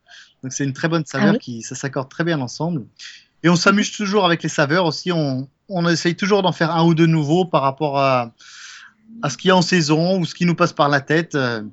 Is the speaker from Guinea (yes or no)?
no; Poitiers, Nouvelle-Aquitaine, France; Je viens de Poitiers, qui est au nord de Bordeaux et au sud de la vallée de la Loire.